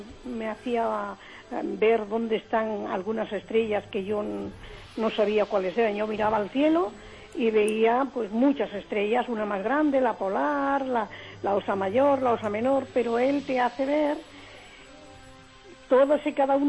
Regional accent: Andalusia, Spain; Yo soy de la Alpujarra

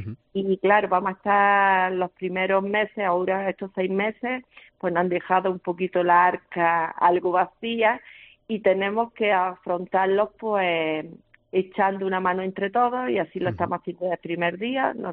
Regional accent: Vegas del Genil, Andalusia, Spain; Yo soy nacida y criada aquí en Vegas del Genil. En concreto, nací aquí en Purchil, donde está ubicado el ayuntamiento.

